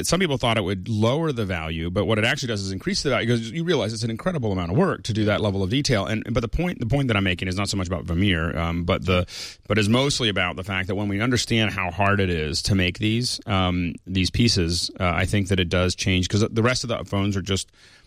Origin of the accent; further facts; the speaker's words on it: Pennsylvania, United States; You know, I'm from Western Pennsylvania.